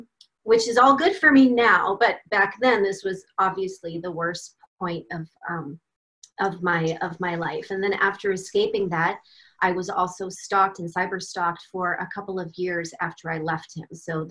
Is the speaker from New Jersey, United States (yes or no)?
no; Arizona, United States; And I moved back to my home state of Arizona after living for several years in a super much colder state. So I am glad to be back home in the Valley of the Sun.